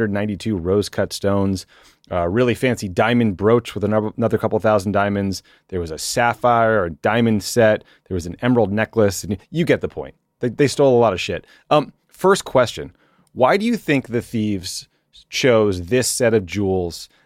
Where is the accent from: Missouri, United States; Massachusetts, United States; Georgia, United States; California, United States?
Massachusetts, United States; Boston; I'm from Boston. I've been to the Isabella Gardner Museum. I remember it was the biggest news story in the city, in the state, in the country for a while, but like we really haven't let it go, us massholes, right?